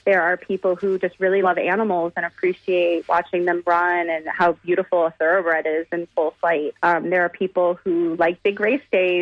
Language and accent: English; Cleveland, Ohio, United States; I grew up in Cleveland, and my dad was a huge Cleveland sports fan.